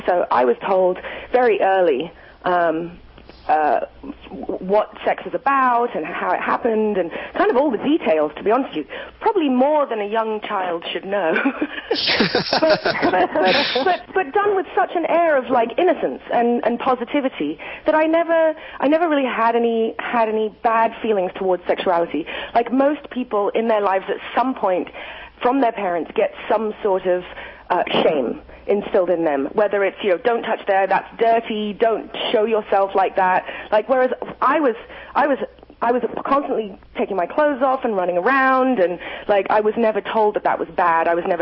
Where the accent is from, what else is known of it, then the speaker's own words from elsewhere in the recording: London, United Kingdom; obviously, I'm not from around here. I'm from London